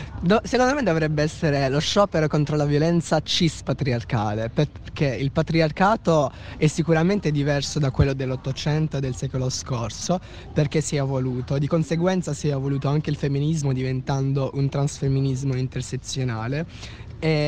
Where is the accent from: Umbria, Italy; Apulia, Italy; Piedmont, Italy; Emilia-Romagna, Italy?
Apulia, Italy; Bari; perché noi siamo di Bari